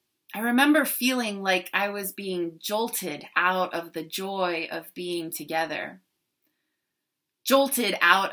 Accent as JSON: {"language": "English", "region": "New Jersey", "country": "United States", "tie": "born or raised there", "said": "I grew up in New Jersey, and my grandparents lived all the way out in Omaha, Nebraska."}